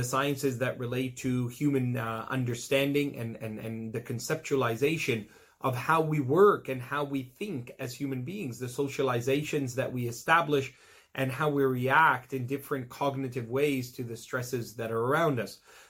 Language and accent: English; Toronto, Ontario, Canada; Growing up in Toronto, subhanAllah, there was pornography then. I'm not that old, subhanAllah.